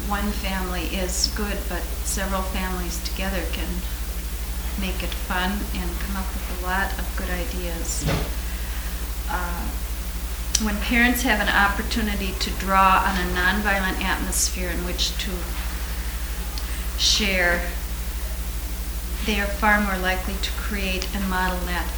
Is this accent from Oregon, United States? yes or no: no; Minneapolis, Minnesota, United States; We're from the Minneapolis-St. Paul area, and there are a couple groups there